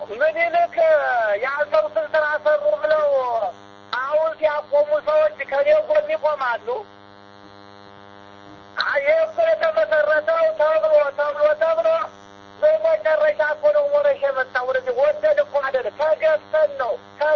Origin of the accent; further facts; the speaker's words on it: Amhara, Ethiopia; ስለዚህ እኔ አማራ ነኝ። ገፍተውኛል። እና ዘሬ ለማዳን ተደራጅቻለሁ።